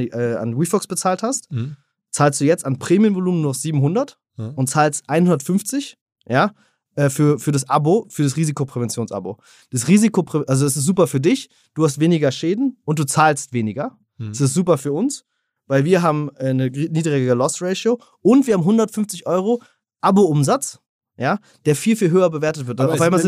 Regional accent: Berlin, Germany; Ich bin ursprünglich Berliner

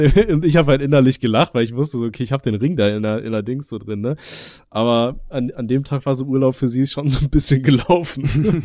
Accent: Aachen, North Rhine-Westphalia, Germany; Ich bin ja in Aachen aufgewachsen

